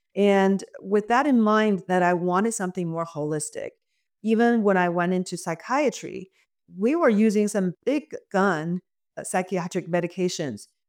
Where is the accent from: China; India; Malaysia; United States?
China; moved away as an adult; I came from China when I was 20 years old. Having grown up in China and being immersed in a more holistic way of looking at the body